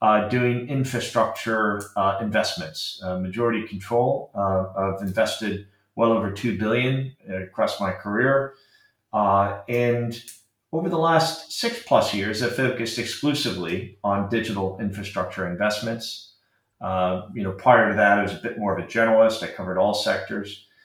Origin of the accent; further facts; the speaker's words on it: Arizona, United States; moved away as an adult; now in United Kingdom; I grew up in the States. I grew up in Arizona.